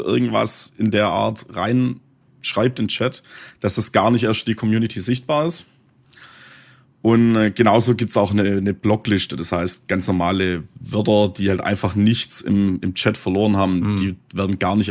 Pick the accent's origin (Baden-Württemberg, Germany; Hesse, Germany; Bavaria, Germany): Baden-Württemberg, Germany; accent: Swabian; dank meinem schwäbischen Dialekt, nur Schwaben